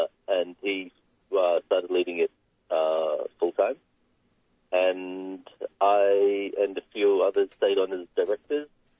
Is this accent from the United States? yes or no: no; Australia; growing up in Australia, you're kind of you're suppressed to just seeing what you see on the mainstream TV